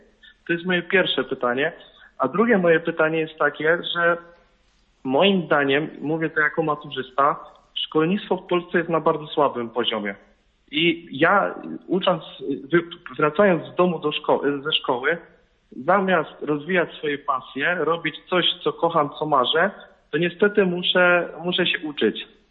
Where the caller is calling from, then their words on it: Radom, Masovian Voivodeship, Poland; z Radomia. Jestem 19-latkiem